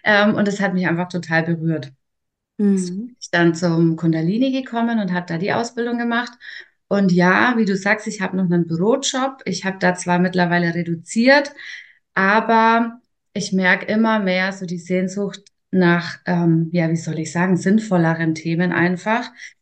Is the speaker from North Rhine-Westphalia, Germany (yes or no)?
no; Bavaria, Germany; Ich komme aus der Nähe von Nürnberg, bin jetzt 40 Jahre alt